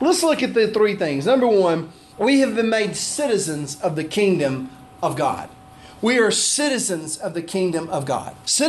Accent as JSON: {"language": "English", "region": "Alabama", "country": "United States", "said": "I am an American, but I am a temporary American. I'm an Alabamian, but I'm a temporary Alabamian."}